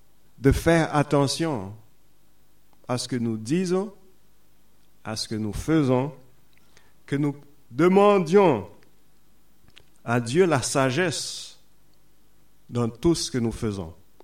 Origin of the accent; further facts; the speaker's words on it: Haiti; Je me rappelle quand j'étais petit, en Haïti